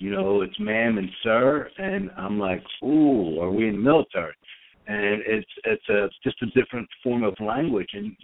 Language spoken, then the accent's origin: English; Norristown, Pennsylvania, United States; I grew up in Pennsylvania, in Norristown, Pennsylvania.